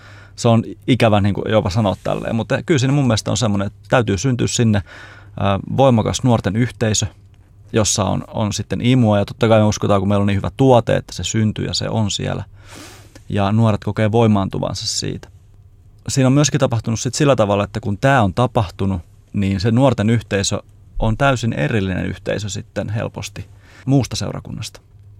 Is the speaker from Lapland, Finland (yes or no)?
no; Järvenpää, Uusimaa, Finland; meillä Järvenpäässä, joka on ollut mun kotiseurakunta ihan lapsesta lähtien